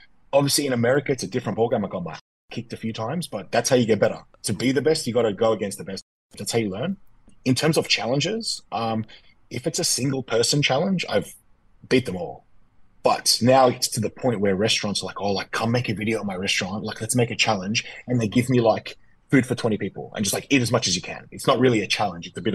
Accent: Australia; I grew up in Australia.

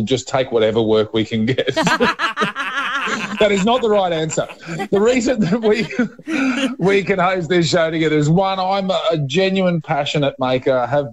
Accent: Queensland, Australia; now in Victoria, Australia; my home state, and I'm stuck down here in Victoria

